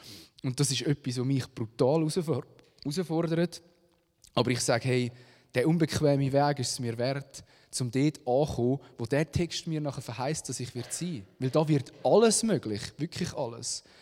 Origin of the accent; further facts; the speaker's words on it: Switzerland; wenn man da so als Westler, als Schweizer, wo manchmal ja so viel mit unserem Verstand ergreifen und machen können